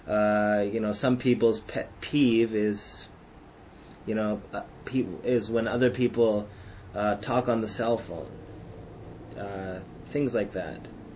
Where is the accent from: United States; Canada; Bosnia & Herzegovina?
Canada; I'm Canadian, so it's not. Like, I don't like Canada or I don't like Canadians because I am Canadian and I do love my country.